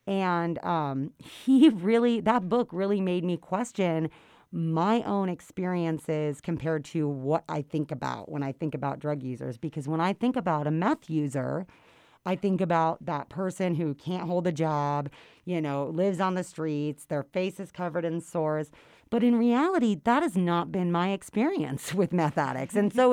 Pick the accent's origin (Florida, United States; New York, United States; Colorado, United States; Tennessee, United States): Colorado, United States; Kenna and I both have a lot of personal experience growing up in the Roaring Fork Valley.